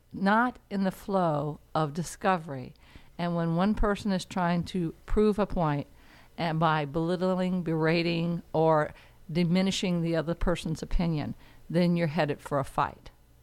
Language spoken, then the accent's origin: English; the South, United States; I'm from the South.